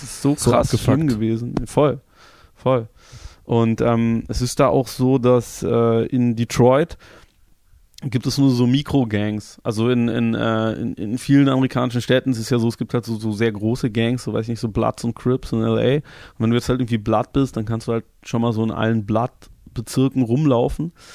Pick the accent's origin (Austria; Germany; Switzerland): Germany; ich bin halt so Musiker, ich komme halt aus Deutschland